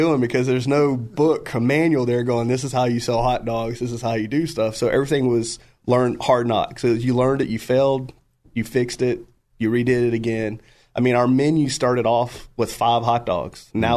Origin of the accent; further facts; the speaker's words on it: Pinehurst, North Carolina, United States; I grew up in Pinehurst, North Carolina. Golf capital of the East Coast.